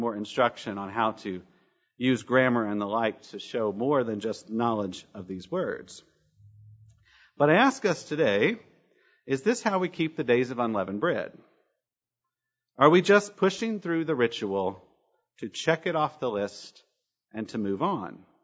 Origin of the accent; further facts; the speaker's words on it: Kentucky, United States; accent: Kentucky accent; I knew how to pronounce them, even with my Kentucky accent.